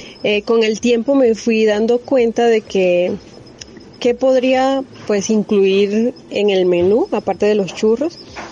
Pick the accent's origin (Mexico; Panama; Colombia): Colombia; Urumita, La Guajira; also born or lived in Bucaramanga; en Urumita, La Guajira, mi pueblo natal, en época de cuarentena.